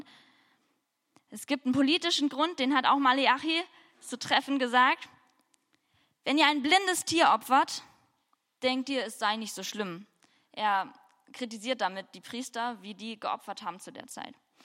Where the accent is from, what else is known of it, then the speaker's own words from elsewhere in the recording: Germany; accent: German; habe ich bestimmt mit meinem deutschen Akzent nicht so hebräisch ausgesprochen